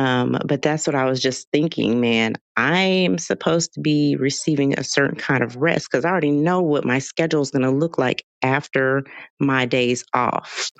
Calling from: Houston, Texas, United States; So I am tapping in from Houston, Texas.

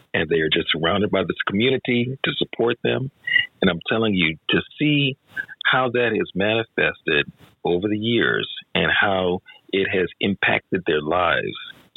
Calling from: Lakewood, Washington, United States; I'm tapping in from Lakewood, Washington.

